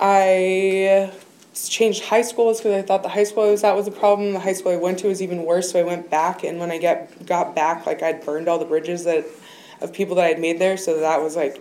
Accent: California, United States; I'm from Marin County, born and raised there.

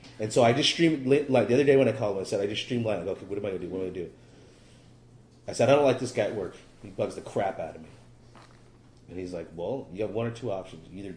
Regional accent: Berkeley, California, United States; also born or lived in Oakland; I was born in Oakland at Merritt Hospital. I think it's called Peralta now, right? And I grew up in Berkeley until I was two.

